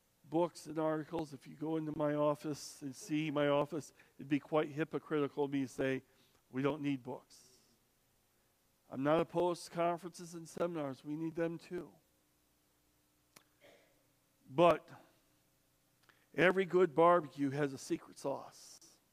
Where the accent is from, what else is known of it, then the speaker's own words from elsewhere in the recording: Arkansas, United States; born there; a bunch of rednecks from Arkansas. I was born in Arkansas.